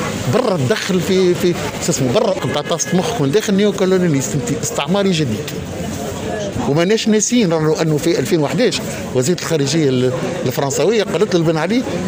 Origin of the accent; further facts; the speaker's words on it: Tunisia; احنا كشعب تونسي خذينا قرار في اغلبنا